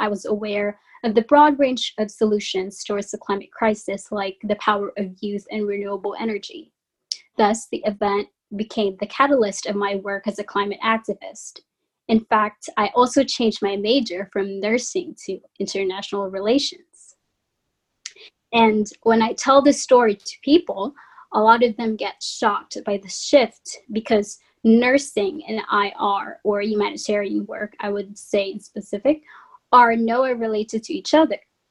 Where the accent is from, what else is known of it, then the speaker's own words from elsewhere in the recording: Philippines; growing up in the Philippines, I have experienced the effects of climate change